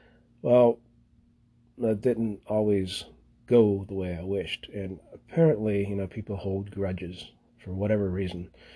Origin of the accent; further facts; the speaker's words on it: Somerset, Pennsylvania, United States; This is by no means my hometown. My hometown is Somerset, Pennsylvania.